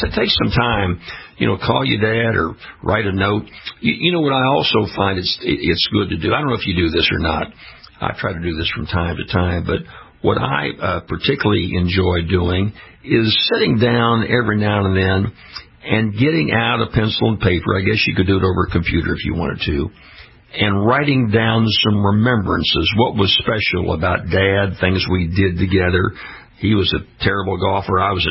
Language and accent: English; St. Louis, Missouri, United States; I grew up in St. Louis, Missouri.